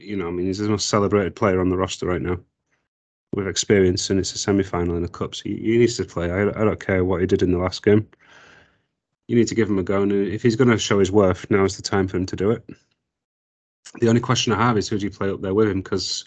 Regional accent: Yorkshire and the Humber, United Kingdom; I'm trying to pronounce that as a Yorkshireman's kind of difficult.

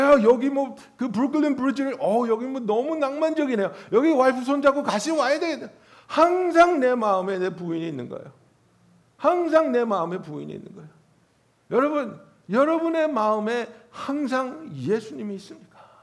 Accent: California, United States; moved away as an adult; now in New York, United States; 2006년도에 캘리포니아에서 뉴욕으로 이사 왔지 않습니까? 그래가지고 뉴욕에 처음 온 정말 캘리포니아에서 온 촌놈이니까

